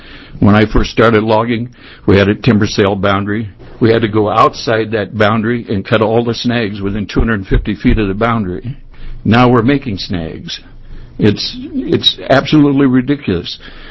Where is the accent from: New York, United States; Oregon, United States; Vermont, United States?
Oregon, United States; I was born in the Columbia Hospital the year after it was built, 77 years ago. I started logging. Well, my dad and uncle had a rafting grounds on the Skipanon Warrington. I probably was out there when I was 8, 9, 10 years old